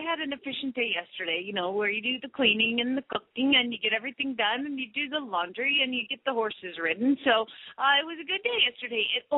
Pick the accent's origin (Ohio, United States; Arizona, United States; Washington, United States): Arizona, United States; Phoenix; from Phoenix, Arizona